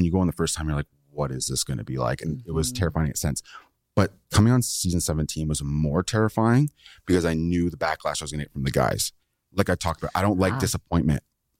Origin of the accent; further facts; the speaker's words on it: Canada; I'm a Canadian kid.